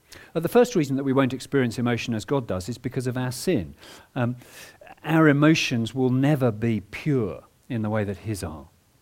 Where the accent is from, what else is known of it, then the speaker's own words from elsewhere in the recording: United Kingdom; yes, I'm British and I'm quite reserved